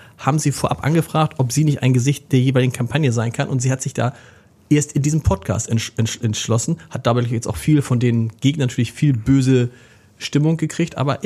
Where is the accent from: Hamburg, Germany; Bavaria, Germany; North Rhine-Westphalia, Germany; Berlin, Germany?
Hamburg, Germany